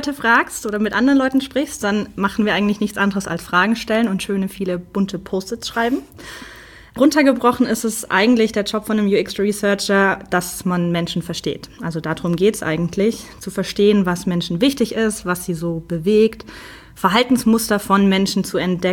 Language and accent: German; Stuttgart, Baden-Württemberg, Germany; accent: Swabian; now in Munich, Germany; Das ist auch so ungefähr die Zeit, zu der ich nach München kam. Davor komme ich nämlich eigentlich aus der Stuttgarter Ecke, was man mir meistens nicht so anhört, außer ich bin mit anderen Schwaben unterwegs oder ich werde sauer, dann kommt das auch immer wieder durch.